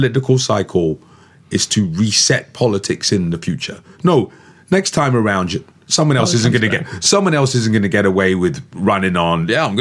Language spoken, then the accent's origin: English; London, United Kingdom; About my hometown.